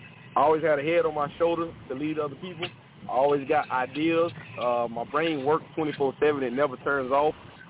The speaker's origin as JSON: {"language": "English", "town": "Tampa", "region": "Florida", "country": "United States", "tie": "born or raised there", "said": "I'm born and raised in Tampa, Florida. Went to Wharton High School, and I played ball at Southeastern University."}